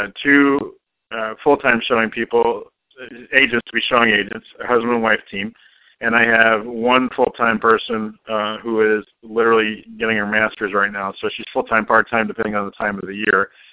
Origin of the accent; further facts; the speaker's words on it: St. Louis, Missouri, United States; I am from St. Louis.